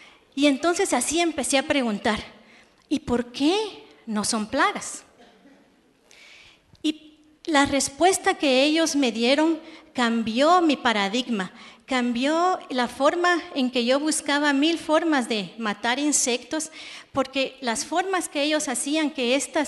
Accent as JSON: {"language": "Spanish", "country": "Guatemala", "tie": "born or raised there", "said": "Y al regresar a Guatemala, de donde soy originaria"}